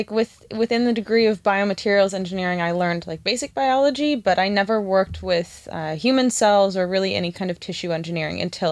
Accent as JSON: {"language": "English", "town": "Seattle", "region": "Washington", "country": "United States", "moved": "as an adult", "lives_now": "Tel Aviv, Illinois, United States", "said": "So I'm from Seattle, and I did my undergraduate degrees in biomaterials engineering and chemistry at Alfred University in a very small town in New York. And I came to Tel Aviv a year and a half ago now, and I made Aliyah"}